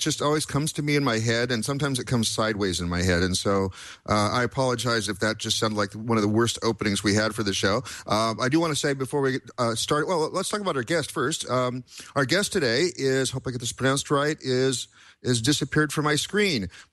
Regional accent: Portland, Oregon, United States; Oh my God, my hometown. So this is really weird. I live up there, but I work down here in California.

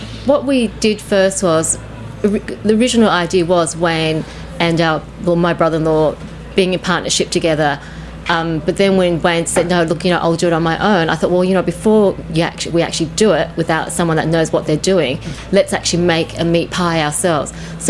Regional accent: Australia; born there; I grew up on meat pies. I was born in Australia.

